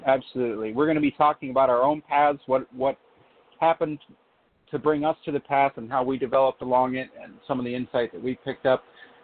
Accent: Illinois, United States; I'm from Central Illinois. I grew up on a farm. It wasn't an active farm per se, but it was out in the country, and it was quiet and fun, and it was a small town feel

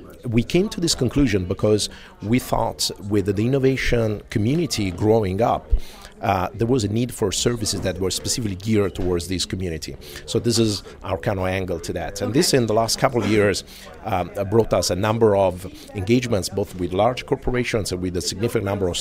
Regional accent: Italy; English is a second language; Yeah. You know, I'm from Europe, specifically Italy, although I travel quite a bit.

